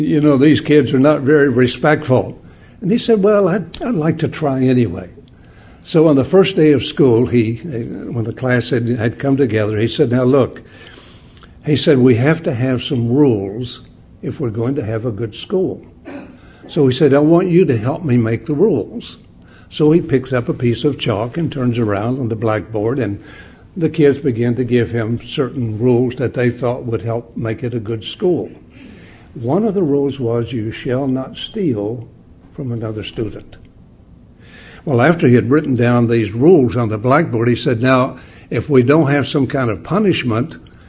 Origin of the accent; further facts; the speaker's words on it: West Virginia, United States; because I come from the South. I was born and raised in the hills of West Virginia, the Appalachia areas, where there was a lot of rural people